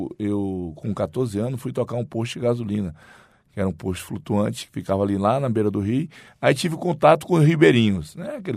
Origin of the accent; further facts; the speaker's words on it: Rio Branco, Acre, Brazil; eu nasci e me criei em Rio Branco. Nasci no bairro 6 de Agosto, é um bairro tradicional, o bairro mais antigo da cidade, um bairro de gente humilde.